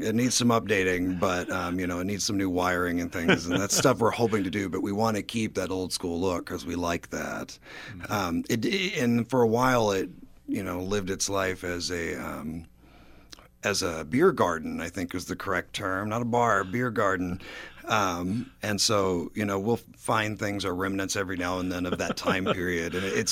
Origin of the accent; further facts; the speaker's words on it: Mount Vernon, Indiana, United States; I grew up in Mount Vernon, Indiana, right here. So I've been kind of different places. I've mostly stayed in Indiana. I did try California for a bit